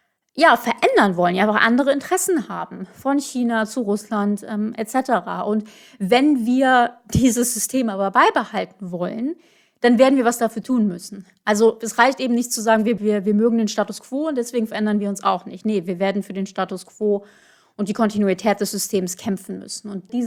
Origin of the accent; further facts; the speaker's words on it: Germany; Und ich halte es für auch unser Ansehen als Deutsche ein bisschen schwierig